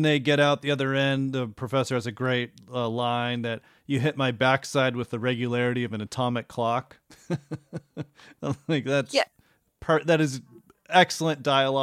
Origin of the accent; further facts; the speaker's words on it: Oregon, United States; no, because I grew up in Oregon.